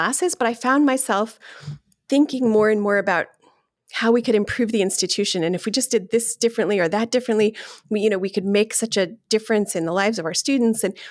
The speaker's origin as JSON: {"language": "English", "region": "New Jersey", "country": "United States", "tie": "born or raised there", "said": "I'm new to this controversy because I grew up in North Jersey and I grew up in this little bubble of Bergen County."}